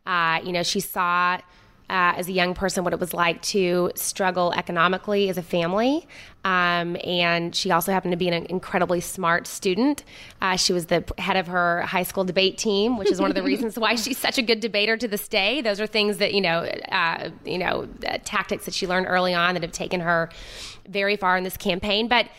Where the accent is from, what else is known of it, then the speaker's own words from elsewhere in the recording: Arkansas, United States; She's not from there. I'm from Arkansas. She's not from Arkansas.